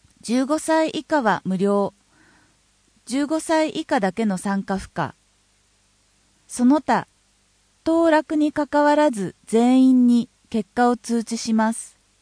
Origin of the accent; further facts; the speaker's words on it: Higashiosaka, Osaka, Japan; now in Ayase, Japan; 本拠地の綾瀬市は住んでみると故郷の東大阪市に雰囲気が似ていて過ごしやすいです。